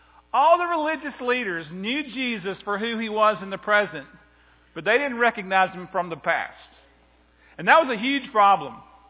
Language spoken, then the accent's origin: English; Moultrie, Georgia, United States; also born or lived in Americus; I said, "Well, I'm from Moultrie originally. I'm from Americus," because I know a lot of people from Americus up in that area.